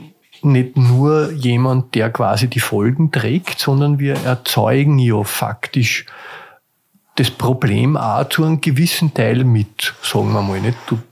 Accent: Austria; wir freuen uns als Österreicher

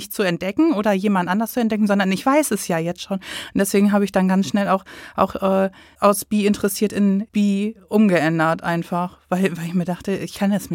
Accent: North Rhine-Westphalia, Germany; Ich komme auch aus dem Ruhrgebiet, bin jetzt frisch 36

